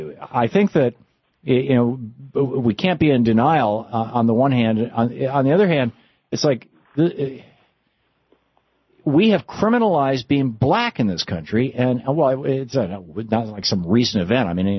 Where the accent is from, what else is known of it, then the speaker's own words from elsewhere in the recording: Lansing, Michigan, United States; You know, I grew up in Lansing, Michigan, and went to public school in Michigan.